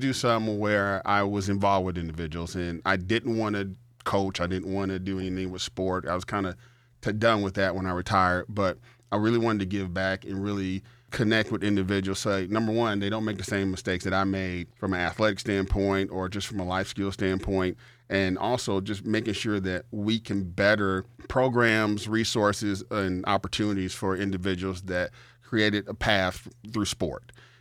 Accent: Cleveland, Ohio, United States; now in Detroit, United States; I started my career in Detroit. I'm originally from Cleveland, Ohio.

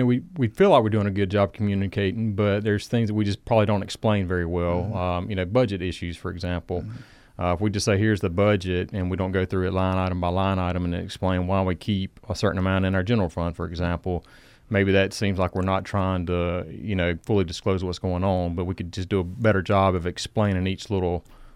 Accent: Georgia, United States; Also, just where I grew up in South Georgia, it was a very small community. Everybody knew everybody, and everybody helped out in the community.

